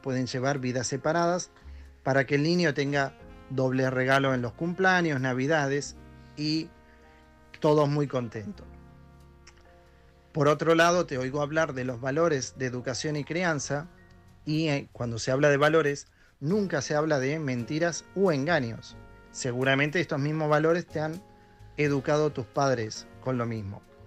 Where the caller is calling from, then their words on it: Girona, Catalonia, Spain; de Girona